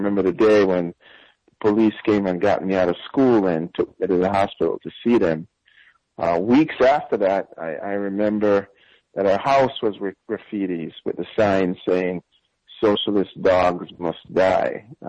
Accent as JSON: {"language": "English", "country": "Jamaica", "tie": "born or raised there", "moved": "yes", "lives_now": "United States", "said": "I grew up in Jamaica, and you know, my sense of politics came of age in the 1970s with Michael Manley government."}